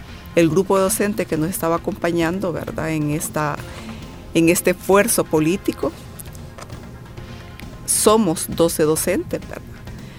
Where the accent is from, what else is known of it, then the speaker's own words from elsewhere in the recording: San Vicente, El Salvador; es un reto, ¿verdad? Servirle a mi ciudad, porque soy originaria de San Vicente. Soy nacida allá, estudié aquí en la Facultad de Ciencias Económicas, en la época de la guerra.